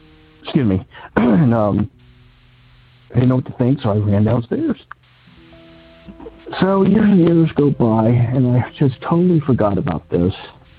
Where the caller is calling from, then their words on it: Cincinnati, Ohio, United States; I'm calling from Cincinnati, Ohio.